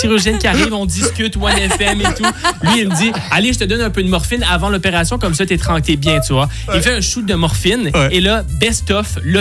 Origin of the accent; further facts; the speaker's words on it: Quebec, Canada; accent: Quebec French; On dirait presque plus que je suis québécois.